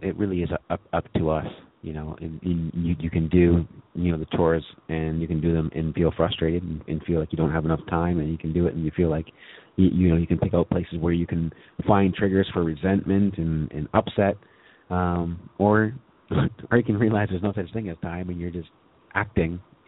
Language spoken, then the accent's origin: English; Ontario, Canada; born there; how I was born in Southern Ontario in the richest and peaceful, most peaceful, prosperous of times.